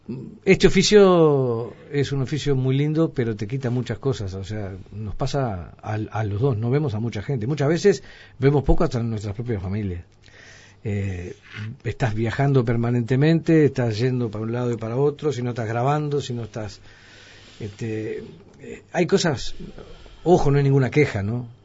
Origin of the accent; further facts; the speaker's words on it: Montevideo, Uruguay; also born or lived in Florida; de Montevideo por adopción, digamos, ¿no? Nací en Florida, pero en realidad me crié en La Unión y Villa Española.